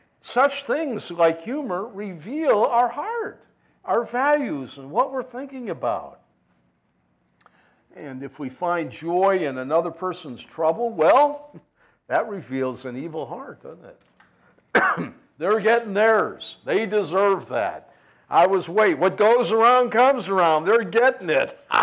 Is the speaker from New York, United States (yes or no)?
yes; Buffalo, New York, United States; I'm from Buffalo. We haven't been able to say that much in about 15 years now.